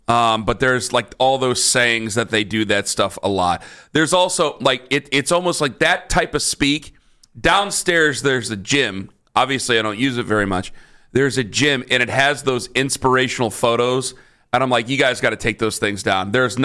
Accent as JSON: {"language": "English", "region": "Ohio", "country": "United States", "said": "I'm from Stark County. That's the only thing I'm going to say."}